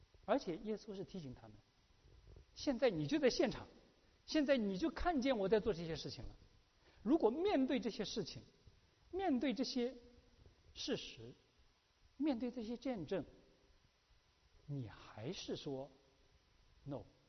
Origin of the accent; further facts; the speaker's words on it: China; 这个是就像连我们中国人都说了欠债还债，对不对？